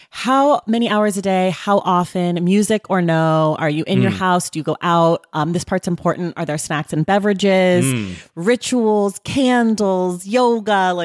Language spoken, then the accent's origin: English; Oakland, California, United States; because I'm from Oakland, California